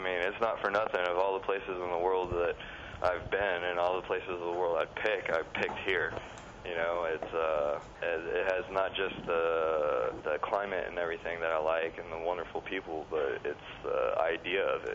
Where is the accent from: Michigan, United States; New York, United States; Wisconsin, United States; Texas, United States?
Texas, United States; Dallas; Dallas, Texas.